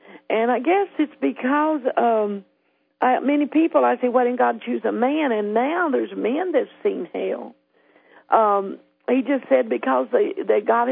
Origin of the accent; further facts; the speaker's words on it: Tennessee, United States; I grew up in church. I grew up in Tennessee in the church.